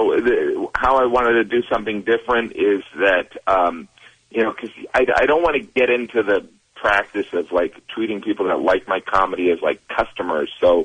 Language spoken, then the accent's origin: English; Indiana, United States; I mean, I'm from Indiana, you know, I'm pretty white trash.